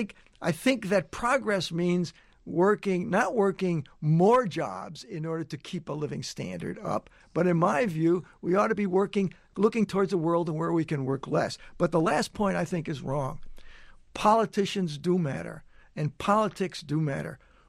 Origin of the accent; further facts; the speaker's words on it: United States; Well, my own view, I mean, I'm an American.